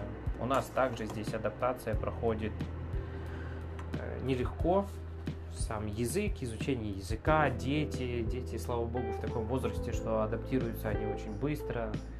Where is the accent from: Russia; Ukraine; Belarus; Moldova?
Ukraine; now in Germany; Как многие знают, или, скорее всего, не многие, мы сами из Украины родом.